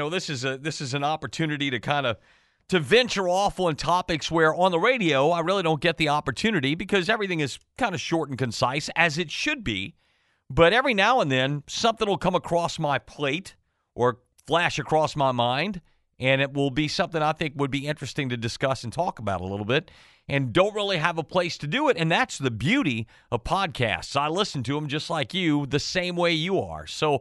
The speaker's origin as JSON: {"language": "English", "town": "New Iberia", "region": "Louisiana", "country": "United States", "tie": "born or raised there", "said": "how the alphabet impacted me growing up in New Iberia, Louisiana, before I could even read."}